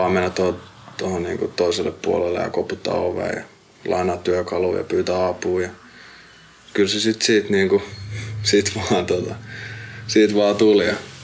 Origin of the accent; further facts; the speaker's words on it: Lohja, Uusimaa, Finland; mä oon kotoisin Lohjalta